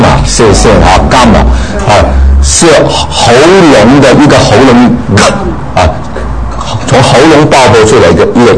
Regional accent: China; 我们中国人唱英文诗歌，老美听不懂的，因为我们的子音口型不清楚啊

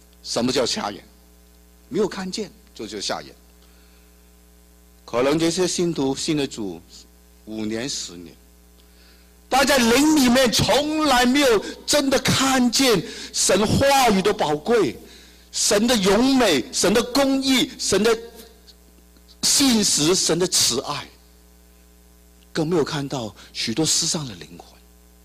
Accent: China; 我们中国人说这种叫什么守财奴，就是要，这不叫富足。

